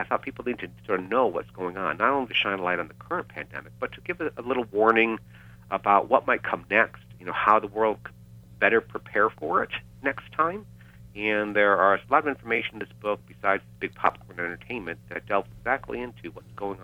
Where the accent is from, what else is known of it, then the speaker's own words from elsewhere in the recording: Chicago, Illinois, United States; we grew up in Chicago.